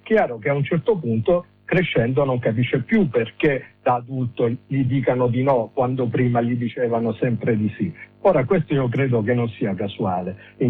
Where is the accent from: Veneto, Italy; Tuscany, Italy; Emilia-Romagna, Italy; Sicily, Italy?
Sicily, Italy; now in Milan, Italy; io abito a Milano ma insegno appunto a Catania, sono siciliano